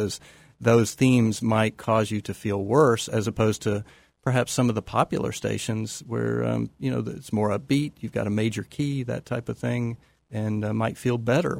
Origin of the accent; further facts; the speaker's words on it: Tennessee, United States; I can remember growing up in East Tennessee